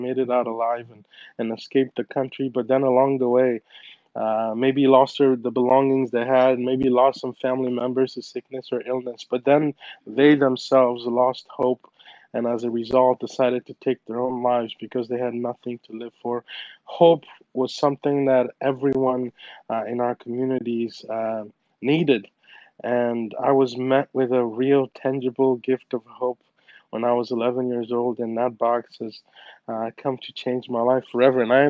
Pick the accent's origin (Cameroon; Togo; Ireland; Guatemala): Togo; West Africa; now in Buffalo, United States; It was tough at first because of the cold conditions, given we grew up in West Africa, but we have grown acclimated to all of that.